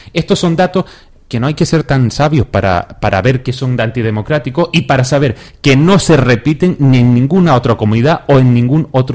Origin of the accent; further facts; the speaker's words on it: Canary Islands, Spain; Por supuesto que como canario no estoy empeñado